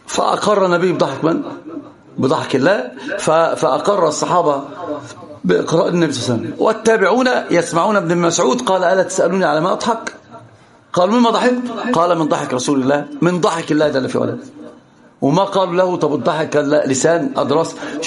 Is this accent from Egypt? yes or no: yes; Egypt; هي دي المشكلة كده عندنا في مصر كده أنا شفت أنا كنت بعلم ورق نفس الحكاية اكتب وما لكش دعوة